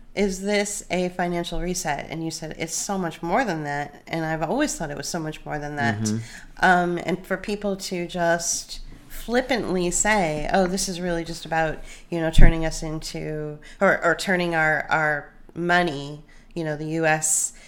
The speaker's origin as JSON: {"language": "English", "country": "United States", "said": "And because we're Americans, and I'm not Chinese, and I'm not Australian, and I've never lived in the UK, we're Americans."}